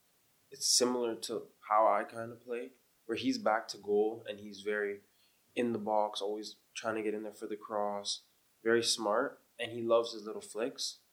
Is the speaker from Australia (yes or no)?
no; Canada; because I'm Jamaican and Canadian